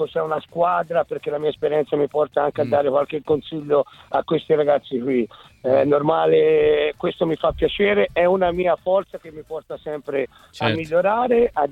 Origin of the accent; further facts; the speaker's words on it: Florence, Tuscany, Italy; essendo fiorentino e avendo giocato sono stati più facili